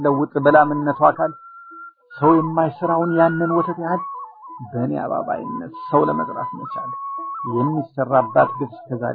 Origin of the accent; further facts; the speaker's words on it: Harari Region, Ethiopia; ከአፍሪካ መሬት በተለይ በመስራቅ ካለች ልዩ ብሔር ለምለም ኢትዮጵያ ከምትባል ሀገር ከጠቅላይ ግዛቷ በውቢቷ ሀረር ባንደኛው አውራጃ ባሏት ወረዳ ውስጥ በዛች ስፍራ ነበር ተወልጄ ያደኩ